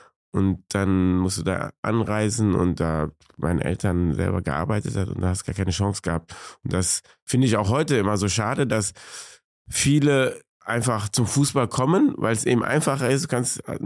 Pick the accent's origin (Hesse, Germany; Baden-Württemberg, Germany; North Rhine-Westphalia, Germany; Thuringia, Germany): North Rhine-Westphalia, Germany; Cologne; ich bin in Köln-Chorweiler groß geworden.